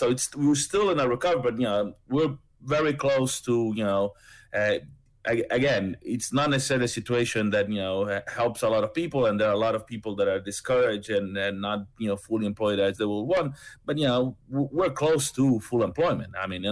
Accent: Argentina

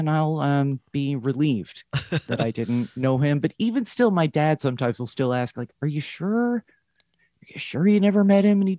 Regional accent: New Jersey, United States; I grew up in New Jersey, very nice sort of averag

